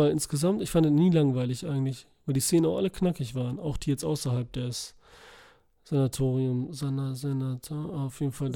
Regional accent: Tropea, Calabria, Italy; In meinem Heimatdorf.

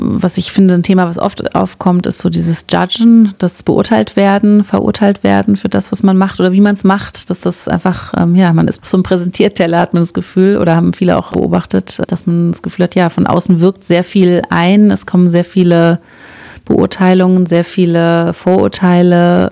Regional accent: West Germany, Germany; Ich komme aus dem Westen.

